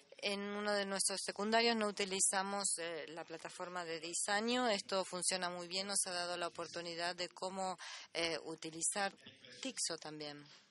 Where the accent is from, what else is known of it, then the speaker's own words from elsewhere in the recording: Madagascar; yo soy de Madagascar.